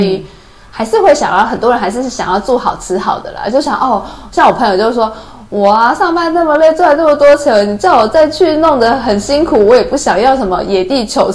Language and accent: Chinese; Taiwan; 我们台湾人对于夏天的印象不是这样